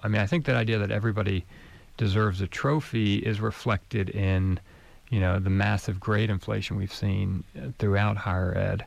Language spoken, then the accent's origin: English; Nashville, Tennessee, United States; from my hometown of Nashville